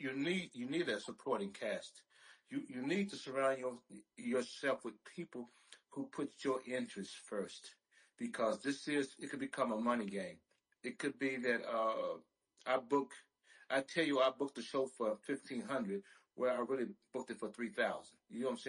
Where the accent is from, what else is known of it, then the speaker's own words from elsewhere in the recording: Temple, Texas, United States; I'm from Temple, Texas. They call it Trouble Town. We're right between Waco and Killeen, Texas.